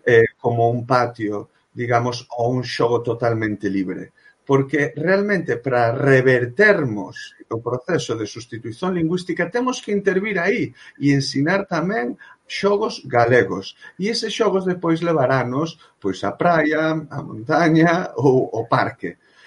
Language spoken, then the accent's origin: Galician; Galicia, Spain; Claro, nós, como galegas, temos moitísima sorte.